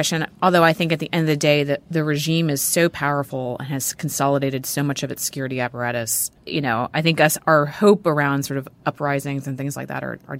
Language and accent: English; United States; it was deeply disturbing to me as an American